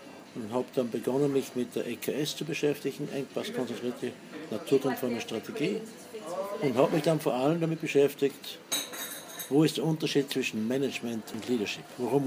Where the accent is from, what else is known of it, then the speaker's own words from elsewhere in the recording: Upper Austria, Austria; Wo ich aufgewachsen bin, ja.